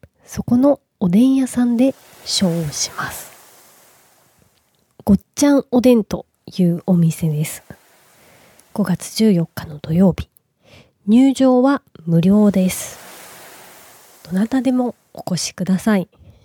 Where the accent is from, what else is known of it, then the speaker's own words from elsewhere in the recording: Kansai, Japan; 私は関西出身なので